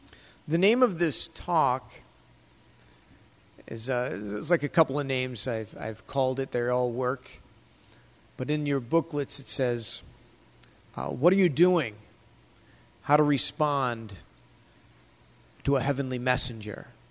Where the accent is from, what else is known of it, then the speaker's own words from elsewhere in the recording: New York, United States; I found myself in a pub with two of my buddies in a town next to where I grew up and lived on Long Island.